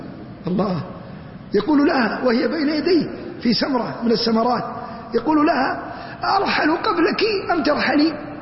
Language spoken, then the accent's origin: Arabic; Saudi Arabia; أديب عندنا في المملكة العربية السعودية